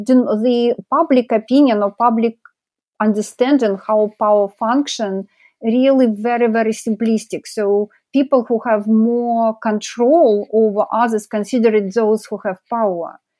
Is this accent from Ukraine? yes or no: yes; Ukraine; English is a second language; I'm myself from Ukraine originally.